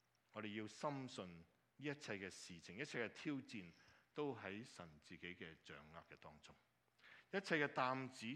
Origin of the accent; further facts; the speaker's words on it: China; now in North America; 令到你和我身为中国人在北美的地方都受到很多的压力